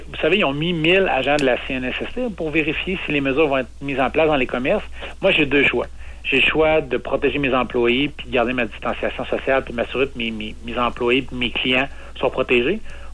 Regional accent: Quebec, Canada; Moi, je viens de la Gaspésie

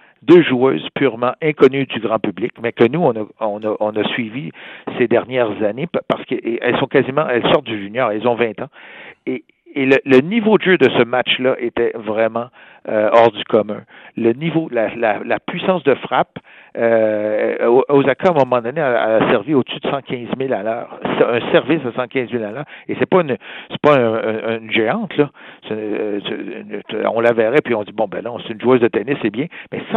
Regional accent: Granby, Quebec, Canada; je l'ai regardé de chez moi à Granby

